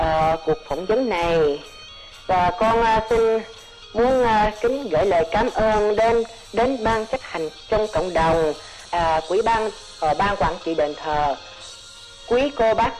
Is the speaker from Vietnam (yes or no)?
no; Australia; Tuy con sinh ra và lớn lên tại Úc, con nghĩ con vẫn còn mang dòng máu Việt, con phải hướng về quê hương, đất tổ, cội nguồn của mình là người Việt Nam.